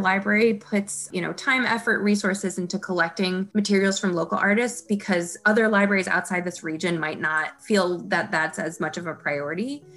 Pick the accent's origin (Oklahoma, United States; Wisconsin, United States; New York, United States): New York, United States; New York City; now in Minnesota, United States; I'm not from Minnesota, I'm actually from New York City. So like, I'm new to the area